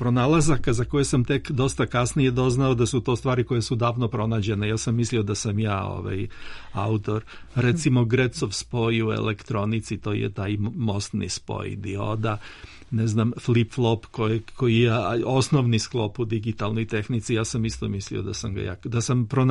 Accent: Belgrade, Serbia; also born or lived in Šabac; Ja sam rođen u Šapcu, tamo sam proveo samo rano detinjstvo, a sa 6 godina doselili smo se u Beograd i od tad živim u Beogradu do pre 4 godine.

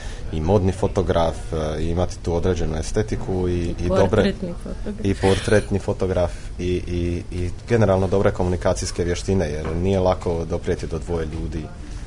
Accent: Split, Split-Dalmatia County, Croatia; born there; rođen sam u Splitu.

